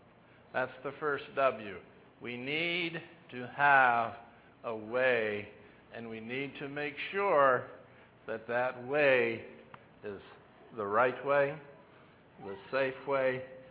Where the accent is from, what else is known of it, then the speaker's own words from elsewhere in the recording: Richmond, Michigan, United States; I'm from Richmond, Michigan, the other side of the state.